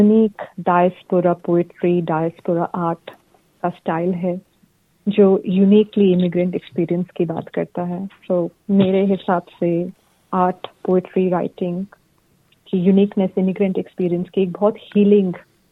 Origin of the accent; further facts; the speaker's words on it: India; मैं बहुत proud Indian हूँ। इंडिया से मेरी पहली पहचान है। मेरा एक्सेंट, मेरा स्किन कलर ही नहीं, मेरा वैल्यू सिस्टम सबसे पहले, कि मैं दुनिया के किसी भी कोने में रहूं, मेरी पहचान भारतीय है।